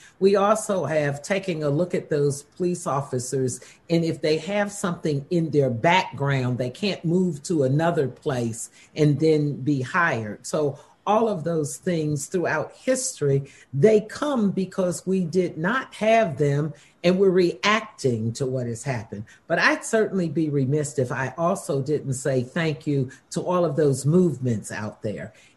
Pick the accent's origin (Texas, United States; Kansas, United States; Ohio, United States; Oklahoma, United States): Ohio, United States; and I'm from Ohio, we had one of the highest infant mortality rates in the country.